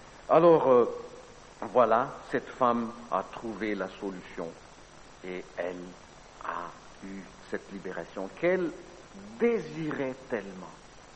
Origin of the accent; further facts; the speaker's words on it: Madagascar; des traditions qui existe chez nous à Madagascar